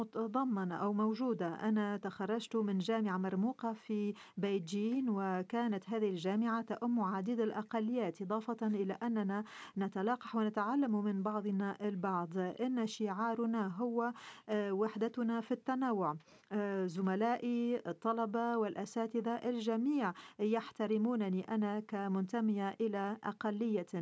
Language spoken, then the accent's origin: Arabic; Xinjiang, China; born there; Arabic is a second language; مثلا في مسقط رأسي، لو استمرتم أن تستمعوا إلى الإذاعة في سياراتكم للاحظتم أن كل اللغات المحلية موجودة